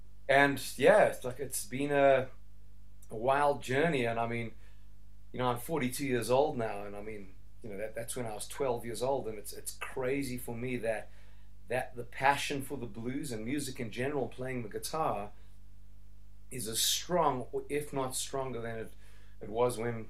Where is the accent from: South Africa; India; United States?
South Africa; I mean, I grew up here in South Africa